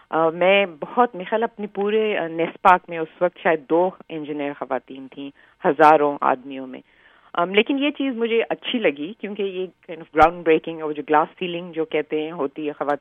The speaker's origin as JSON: {"language": "Urdu", "town": "Lahore", "region": "Punjab", "country": "Pakistan", "tie": "born or raised there", "said": "میں لاہور میں پلی بڑی اور میں نے engineering, civil engineering university of engineering and technology سے کی."}